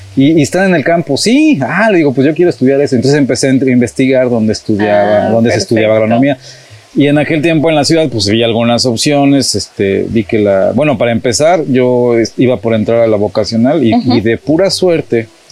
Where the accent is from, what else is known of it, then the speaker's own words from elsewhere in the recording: Mexico City, Mexico; Pues yo soy de la Ciudad de México.